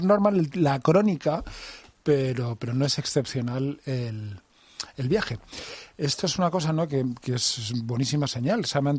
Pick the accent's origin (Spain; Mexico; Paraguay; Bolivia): Spain; como españoles o como iglesia en España